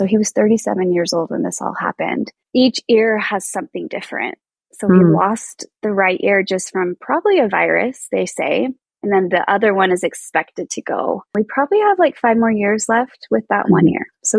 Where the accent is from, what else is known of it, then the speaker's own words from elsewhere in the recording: Utah, United States; also born or lived in Texas / Virginia; So I grew up mostly in Utah. I mean, I've lived in Texas, Virginia, Thailand for a little while, but mostly in Utah, which is Mormon land. I grew up Mormon, very, very Orthodox.